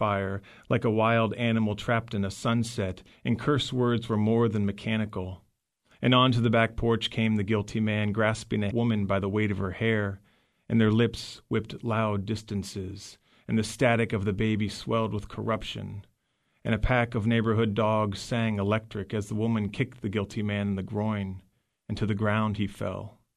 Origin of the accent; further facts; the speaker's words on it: Dayton, Ohio, United States; I'm originally from Dayton, the Oakwood suburb of Dayton. So I'm right around the Dayton area, yeah.